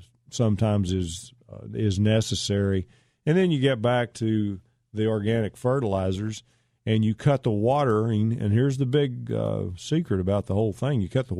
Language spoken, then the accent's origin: English; Pittsburg, Texas, United States; It's actually between Mount Pleasant, Dangerfield, and Pittsburgh. Pittsburgh being my hometown where I grew up.